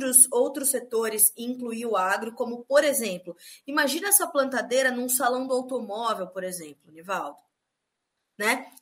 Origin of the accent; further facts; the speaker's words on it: São Paulo, Brazil; Eu que cresci em São Paulo, capital, fui muitas vezes no zoológico.